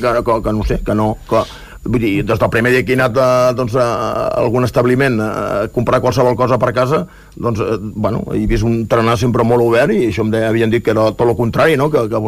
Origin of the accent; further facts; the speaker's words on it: Tarragona, Catalonia, Spain; jo soc de mar, no? Jo vinc de mar, soc de Tarragona, vinc a Cambrils